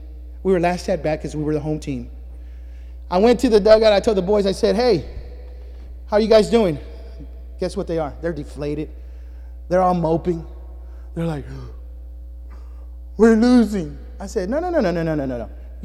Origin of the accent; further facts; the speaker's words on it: Texas, United States; We're from Texas. We're perplexed.